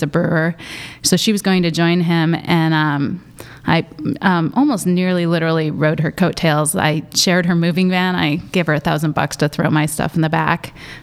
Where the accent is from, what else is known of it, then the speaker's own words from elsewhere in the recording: Olympia, Washington, United States; I grew up in Olympia, which had just a really thriving DIY music scene.